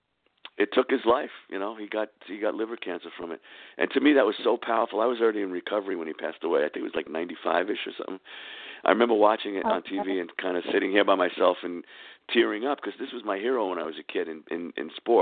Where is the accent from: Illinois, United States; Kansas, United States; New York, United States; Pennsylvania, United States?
New York, United States; Bronx; I grew up in the Bronx. I grew up right off the block from Yankee Stadium.